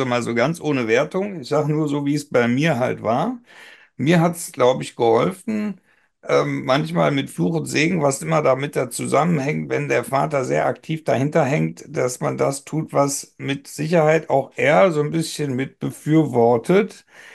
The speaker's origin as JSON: {"language": "German", "region": "Rhineland", "country": "Germany", "said": "bei uns im Rheinland ist es natürlich Karneval."}